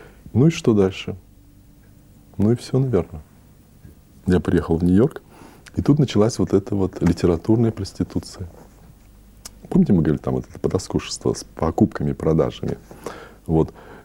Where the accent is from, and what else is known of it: Australia